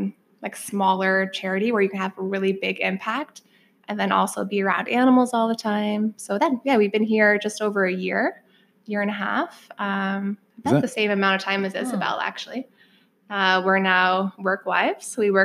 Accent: Guelph, Ontario, Canada; But I grew up in Guelph.

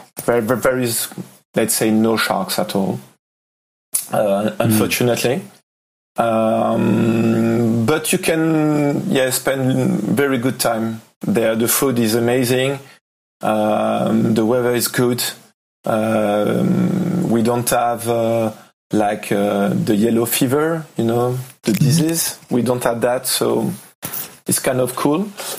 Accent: Martinique; I was born in Martinique, which is a small island in the French Caribbean. This is where I grew up.

